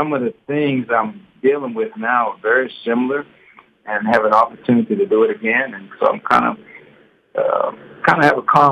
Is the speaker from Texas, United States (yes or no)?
yes; Houston, Texas, United States; So I'm born and raised in Houston, exactly like 80 miles from Lamar's campus to my doorstep where I grew up from.